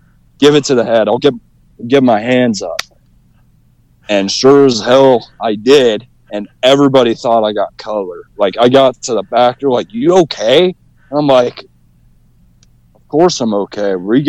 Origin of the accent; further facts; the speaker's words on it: Muscatine, Iowa, United States; we started booking in my hometown in Muscatine.